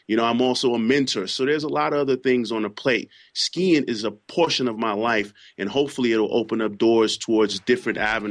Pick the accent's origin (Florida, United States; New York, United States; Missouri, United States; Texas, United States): New York, United States; Bedford-Stuyvesant; being born and raised in Bedford-Stuyvesant and attending Boys and Girls High School, it's good that that people in the community that I live in, as well as the community that I'm from, are able to see me